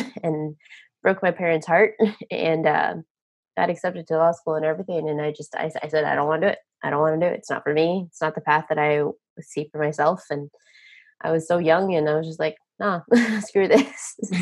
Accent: Texas, United States; I was like, "No shit. I was born and raised in Texas." Texas girl, gotta knows her thing.

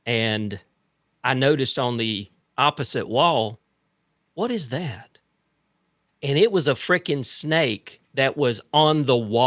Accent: Fitzgerald, Georgia, United States; So remember I told you that I'm originally from Fitzgerald, Georgia

